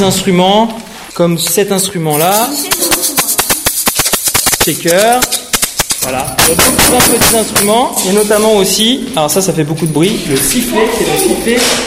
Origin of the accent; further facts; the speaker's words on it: France; Je suis français et voilà.